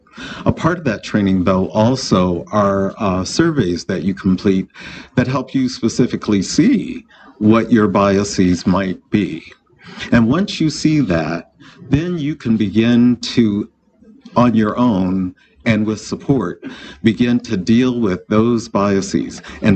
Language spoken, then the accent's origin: English; Michigan, United States; also born or lived in the South; I just recently, 5 years ago, returned to my home state of Michigan, because I lived my adult life in the South.